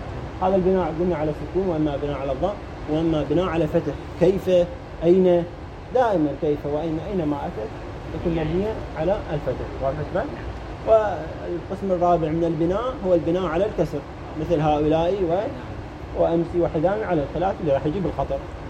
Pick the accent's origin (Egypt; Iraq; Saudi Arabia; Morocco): Iraq; عندنا في العراق